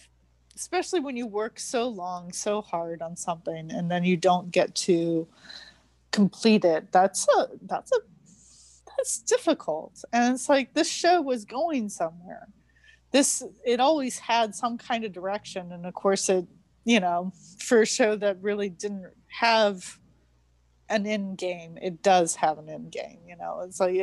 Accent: Orlando, Florida, United States; also born or lived in New York; now in Connecticut, United States; I'm originally from Orlando, Florida. We didn't have that. So seeing seasons, I've been up here in the north now I can just say the north, because like was living in New York for about 10 years and now I'm living in Connecticut.

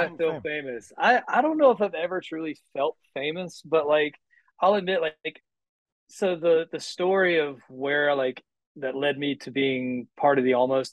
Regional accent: North Carolina, United States; And I'm from North Carolina. They're from North Carolina.

